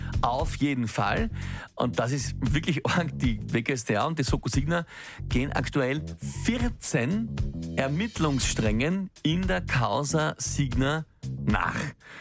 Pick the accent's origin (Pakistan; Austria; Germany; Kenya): Austria; Aber so dürfte das bei uns in Österreich ungefähr funktionieren.